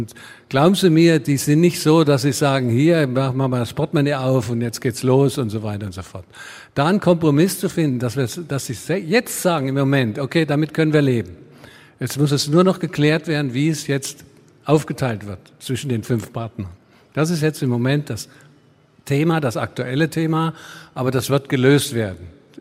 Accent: East Germany, Germany; Ich bin übrigens auch im Osten groß geworden.

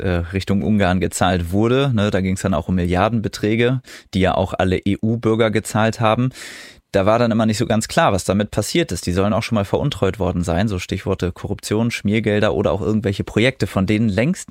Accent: Osnabrück, Lower Saxony, Germany; Meine Heimatstadt Osnabrück

